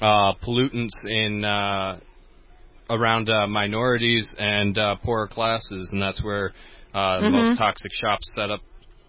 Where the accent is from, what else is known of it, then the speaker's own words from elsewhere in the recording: Michigan, United States; I'm actually from Michigan, you know.